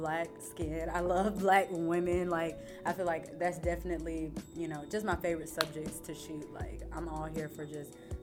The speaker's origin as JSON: {"language": "English", "town": "Atlanta", "region": "Georgia", "country": "United States", "tie": "born or raised there", "lives_now": "Los Angeles, United States", "said": "I'm born and raised in Atlanta, Georgia, on the South Side. And I am now located in Los Angeles"}